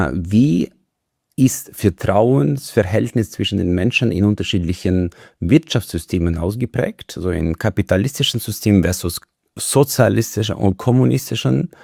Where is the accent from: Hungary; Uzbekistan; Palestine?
Uzbekistan; Also ich komme aus einem Land, aus Usbekistan, wo ich persönlich eher Handschlagmentalität habe